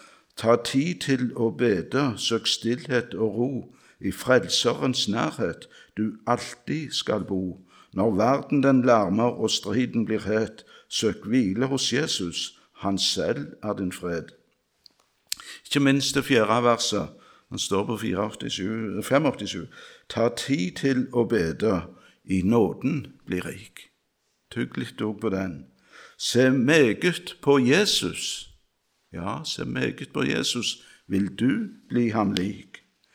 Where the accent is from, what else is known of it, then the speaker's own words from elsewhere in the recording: Randaberg, Rogaland, Norway; Vi sang en sang i ungdomsmusikken hjemme på Randaberg.